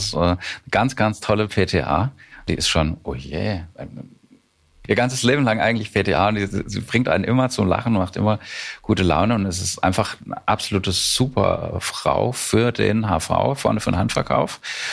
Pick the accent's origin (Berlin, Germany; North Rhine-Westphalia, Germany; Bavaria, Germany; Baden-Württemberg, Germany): Baden-Württemberg, Germany; Walldürn; Das ist hier auf dem Land einfach so, man kennt sich. … hier auf dem Dorf in Walldürn. Ich bin hier in der Apotheke groß geworden.